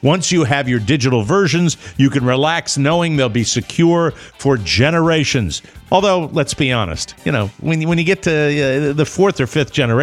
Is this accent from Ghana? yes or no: no; Connecticut, United States; because I'm from Central Connecticut, in the 1970s